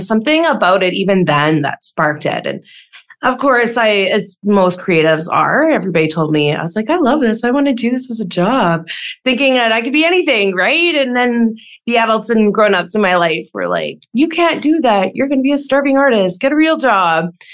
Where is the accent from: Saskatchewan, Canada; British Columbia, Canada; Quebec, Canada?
Saskatchewan, Canada; So I grew up in Saskatchewan. So that is, I think, like a big root of who I am, right? Like small town, small atmosphere, chatting with everybody